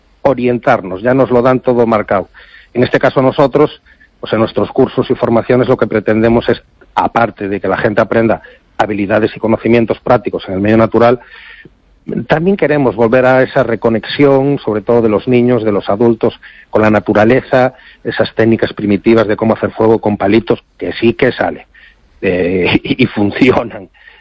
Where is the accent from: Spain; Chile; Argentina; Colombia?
Spain; Galicia; siendo gallegos, nuestros abuelos eran muy preparacionistas, porque en las aldeas todos tenían un candil por si se iba la luz